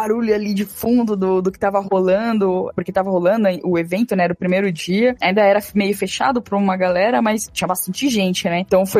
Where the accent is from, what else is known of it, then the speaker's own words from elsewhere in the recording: São Paulo, Brazil; eu sou aqui de São Paulo